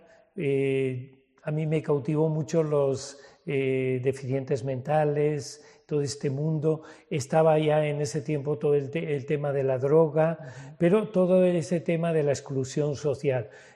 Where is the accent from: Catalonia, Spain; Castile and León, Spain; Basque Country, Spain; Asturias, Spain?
Basque Country, Spain; me siento enviado de mi pueblo y de todo el País Vasco, porque yo he recibido esa fe aquí y me he ido como misionero.